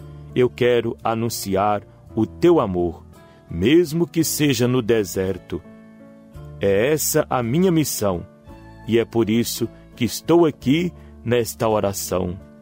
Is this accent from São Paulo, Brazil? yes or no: no; Manaus, Amazonas, Brazil; Sou de Manaus e nunca pensei de estar aqui neste lugar tão santo